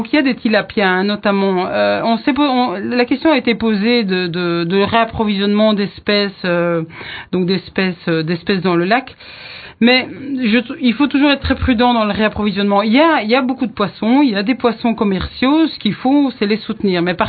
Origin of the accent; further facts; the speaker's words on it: Belgium; moi je viens de Belgique